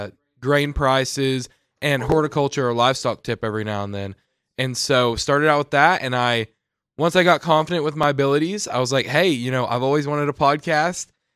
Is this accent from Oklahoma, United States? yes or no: yes; Red Oak, Oklahoma, United States; I'm from Red Oak FFA. I've grown up in the small town of Red Oak all my life.